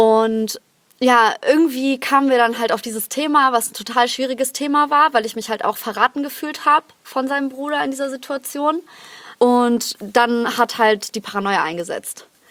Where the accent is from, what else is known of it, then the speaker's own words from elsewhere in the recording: Krefeld, North Rhine-Westphalia, Germany; in Krefeld, in meiner Heimatstadt.